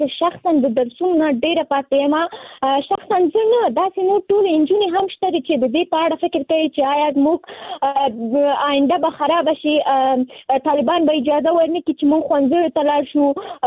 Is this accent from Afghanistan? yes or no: yes; Nangarhar, Afghanistan; now in Kabul, Afghanistan; ما د ننګرهار د ولایت نه فعلاً په کابل کې ژوند کوم